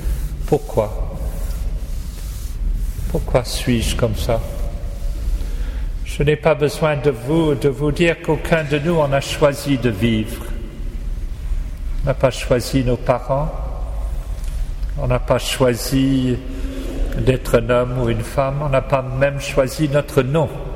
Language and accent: French; Canada; now in France; Je suis venu en France, je suis Canadien.